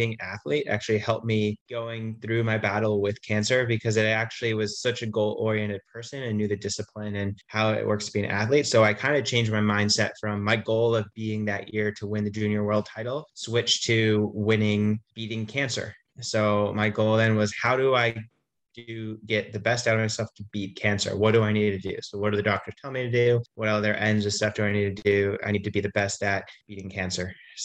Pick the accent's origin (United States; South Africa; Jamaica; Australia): United States; Geneva, Illinois; now in Colorado Springs, United States; Professional triathlete, and I grew up in Geneva, Illinois, but now I base in Colorado Springs, Colorado.